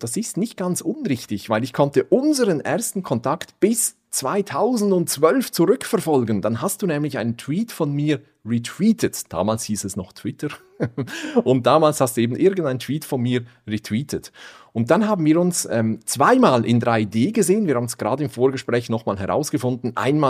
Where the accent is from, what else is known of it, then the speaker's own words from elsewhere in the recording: Switzerland; Ich bin aus der Schweiz.